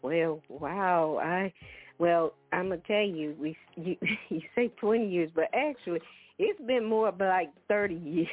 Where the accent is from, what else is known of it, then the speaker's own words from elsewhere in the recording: Mobile, Alabama, United States; You know, you come from the country. I'm from Mobile, Alabama. And went to, church all my life.